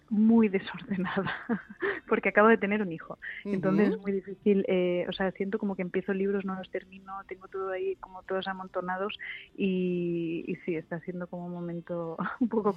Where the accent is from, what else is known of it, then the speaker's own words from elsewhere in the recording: Les Planes d'Hostoles, Catalonia, Spain; mi pueblo, donde me crié, que no es Alcaraz, es un pueblo que se llama Las Planas d'Hostoles, que está en la zona de Girona, en Cataluña, y está más como en la montaña.